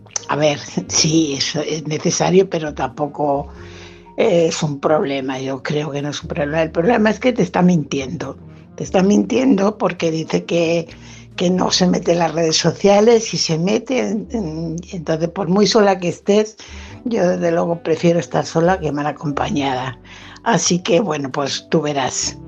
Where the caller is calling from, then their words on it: Fuenlabrada, Community of Madrid, Spain; corresponsal de Fuenlabrada.